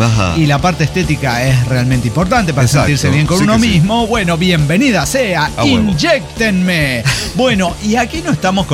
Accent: Mexico; Ya dije esto de llorar y llorar, que soy mexicana

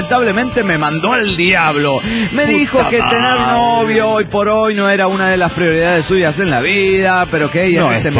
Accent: Argentina; Soy argentino, soy emotivo.

